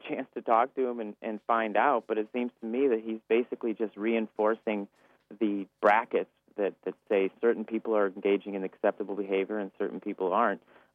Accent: Madison, Wisconsin, United States; Madison, Wisconsin, which is actually my hometown. I grew up in Madison, Wisconsin

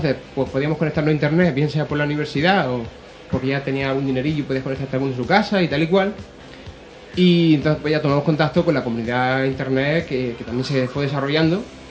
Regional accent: Almería, Andalusia, Spain; now in Madrid, Spain; Esto hace 3 años, pues yo llegué a Madrid, que venía de Almería

